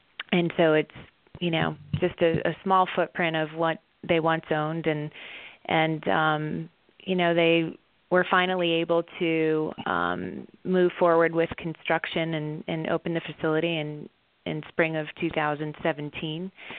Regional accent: Massachusetts, United States; So I grew up in Massachusetts and grew up with a lot of my mother's traditions.

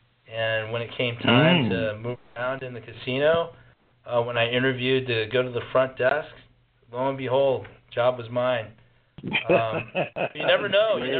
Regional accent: Las Vegas, Nevada, United States; I personally, just growing up in Las Vegas, watched him change the landscape.

